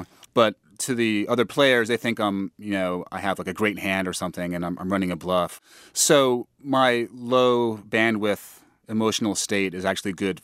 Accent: New York, United States; I'm American, grew up in New York, but what's my real sort of spiritual homeland?

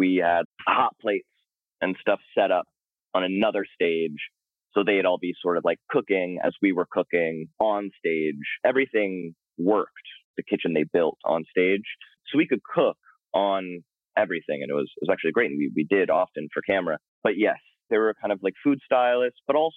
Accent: Brooklyn, New York, United States; I grew up not far from where I am now. I'm in Williamsburg now. And I grew up in an area called Carroll Gardens in Brooklyn.

